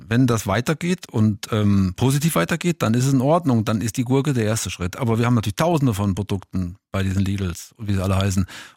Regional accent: Siegen, North Rhine-Westphalia, Germany; ich komme aus Siegen und da hatten wir dann unseren kleinen Piraten

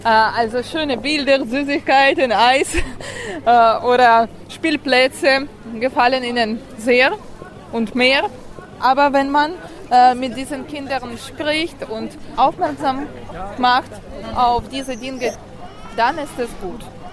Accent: Ukraine; German is a second language; now in Germany; Sowas existiert bei uns in der Ukraine natürlich nicht.

